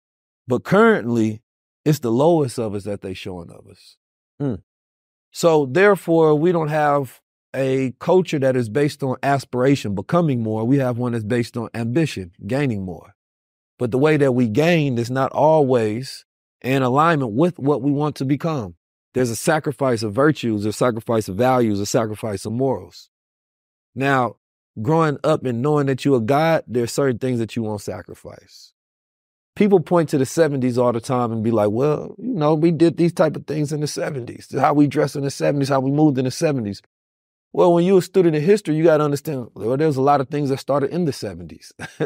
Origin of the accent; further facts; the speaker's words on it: Oakland, California, United States; Me growing up in Oakland, California, I seen this firsthand, right?